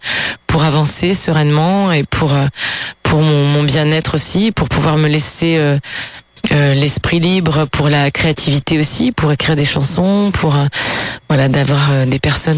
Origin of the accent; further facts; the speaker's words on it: Brittany, France; born there; lorsque je me rapproche du bout de la terre, là où je suis née, dans le Finistère.